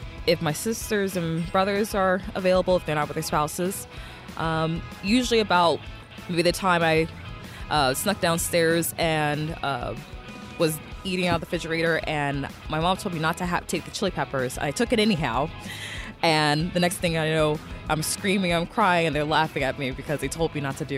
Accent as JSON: {"language": "English", "town": "Marietta", "country": "United States", "said": "from Marietta."}